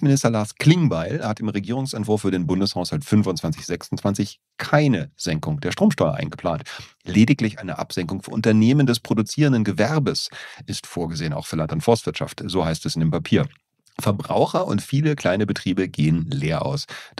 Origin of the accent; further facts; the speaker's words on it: Berlin, Germany; so ein bisschen bin ich ja stolz auf meine Heimatstadt Berlin